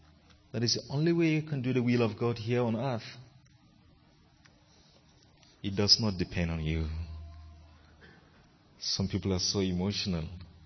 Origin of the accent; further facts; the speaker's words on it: Nigeria; You know, I came from Nigeria, and recently we had so many crisis situations.